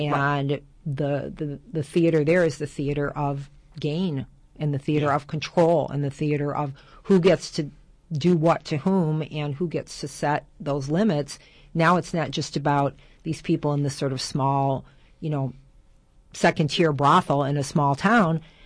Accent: Detroit, Michigan, United States; we are wanting to premiere in Detroit because that is where I am from, that is where I live.

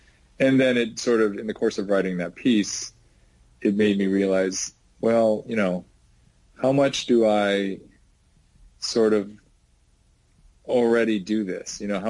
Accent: United States; I'm beyond just being an American and relatively privileged socioeconomically

